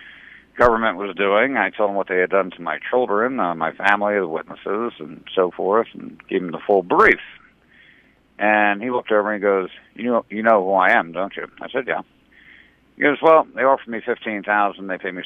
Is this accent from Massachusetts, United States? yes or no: no; New Jersey, United States; now in San Diego, United States; And keep in mind, I grew up in New Jersey. I was kind of one of the Jersey boys and I have that sixth sense.